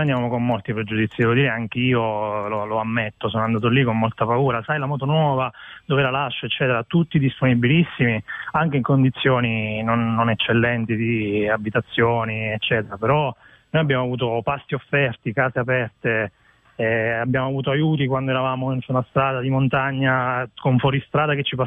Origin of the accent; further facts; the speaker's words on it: Teramo, Abruzzo, Italy; Io sono abruzzese di Teramo.